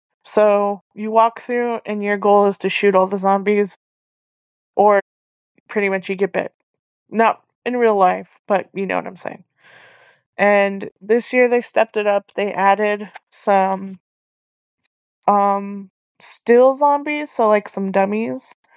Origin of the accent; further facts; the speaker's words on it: Las Cruces, New Mexico, United States; because I'm from Las Cruces, New Mexico, which is close to Hatch, and we have amazing green chili.